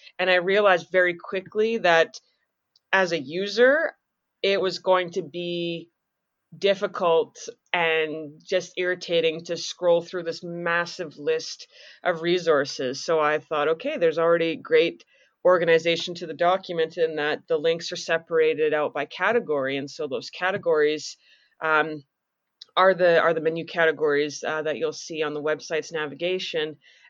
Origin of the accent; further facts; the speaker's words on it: Calgary, Alberta, Canada; I'm from Calgary, Alberta, Canada, and that's where, you know, I'm being recorded from today.